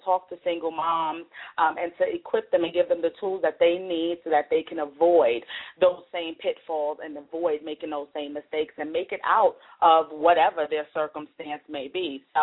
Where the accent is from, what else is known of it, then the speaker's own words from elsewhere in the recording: Brooklyn, New York, United States; now in Virginia, United States; I grew up in Brooklyn all my life. I've only actually been in Virginia for about 4 years.